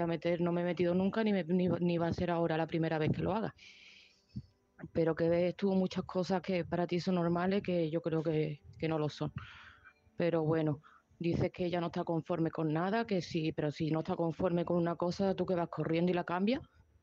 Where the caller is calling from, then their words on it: Seville, Andalusia, Spain; de Sevilla